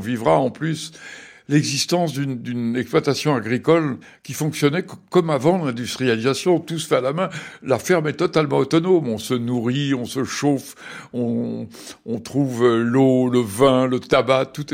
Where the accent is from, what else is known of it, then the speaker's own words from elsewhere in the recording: Paris, Île-de-France, France; Et en général, les gens méfiants. On vient de Paris, on est des étrangers.